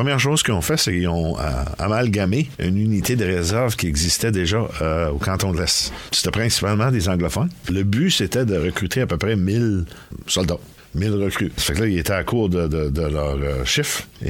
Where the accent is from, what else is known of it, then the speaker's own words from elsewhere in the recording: Gaspé, Quebec, Canada; je commence à étudier et faire de la recherche sur l'apport des Gaspésiens, des gens de ma ville natale